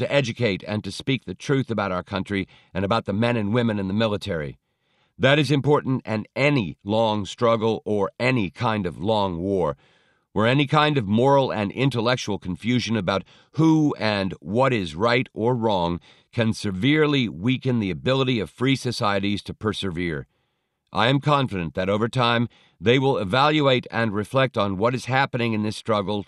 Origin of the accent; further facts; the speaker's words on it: Illinois, United States; back in Illinois, my home state